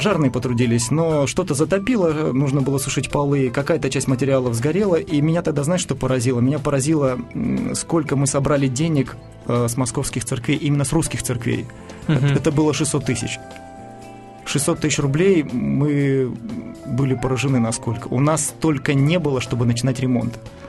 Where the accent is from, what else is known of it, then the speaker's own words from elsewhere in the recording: Krasnyi Luch, Luhansk Oblast, Ukraine; moved away as an adult; now in Moscow, Russia; Да, есть такой маленький город Красный Луч, шахтерский городок, 11 шахт, 3 завода, 2 фабрики.